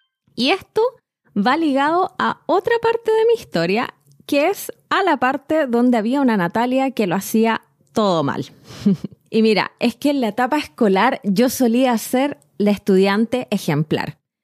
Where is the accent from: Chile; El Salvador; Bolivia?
Chile; soy chilena